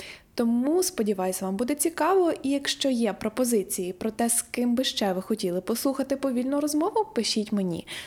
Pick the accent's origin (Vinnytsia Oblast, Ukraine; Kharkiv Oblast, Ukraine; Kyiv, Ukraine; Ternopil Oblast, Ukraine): Ternopil Oblast, Ukraine; Chortkiv; мій давній знайомий із Чорткова, з мого рідного міста